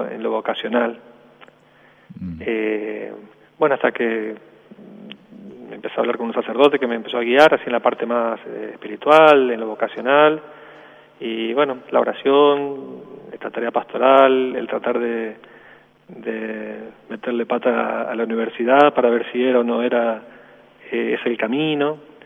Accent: Reconquista, Santa Fe, Argentina; Ahí soy nacido en Reconquista, ahí en el norte.

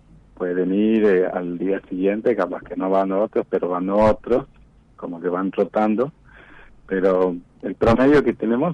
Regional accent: Ingeniero Juárez, Formosa, Argentina; me vuelvo a mi lugar, ¿no? A mi pueblo natal, que es Ingeniero Juárez, pero me vuelvo más a la comunidad de Huichí.

